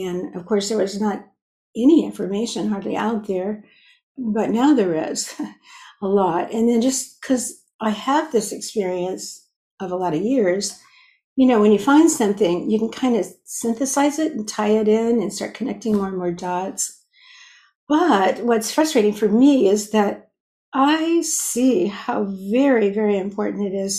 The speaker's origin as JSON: {"language": "English", "region": "the South", "country": "United States", "tie": "born or raised there", "said": "I grew up in the South with a lot of, you know, fat, a lot of vegetables, but they had fat back in them."}